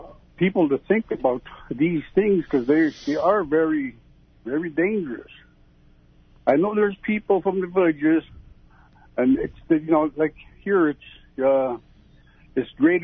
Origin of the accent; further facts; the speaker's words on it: Bethel, Alaska, United States; Hey, I'm from Bethel.